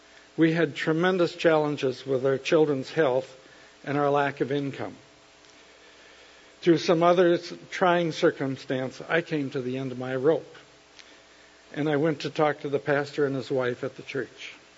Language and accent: English; Neillsville, Wisconsin, United States; I was born and raised in Neillsville, Wisconsin.